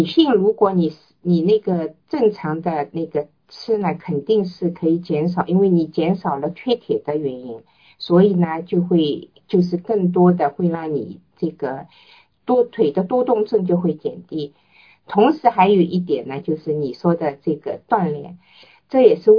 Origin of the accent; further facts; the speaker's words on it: China; 那么在我们中国人讲，就是中国人就是大家都泡脚